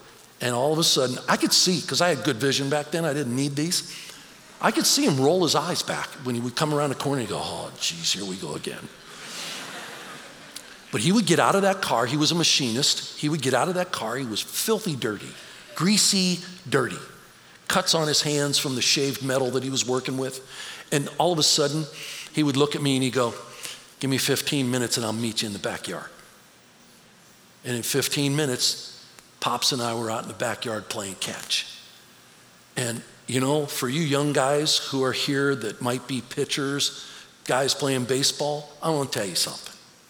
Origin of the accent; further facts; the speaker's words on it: Youngstown, Ohio, United States; I was a kid from Youngstown, Ohio.